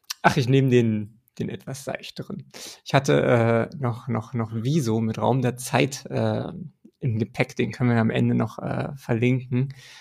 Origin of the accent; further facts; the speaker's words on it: East Germany, Germany; vielleicht auch in meiner Identifikation doch als Ostdeutscher